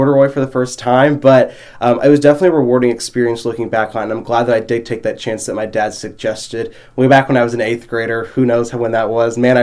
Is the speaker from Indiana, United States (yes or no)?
no; Mexico, Missouri, United States; we're from Mexico. My dad's a Mexico native, and I've really enjoyed getting to grow up in this community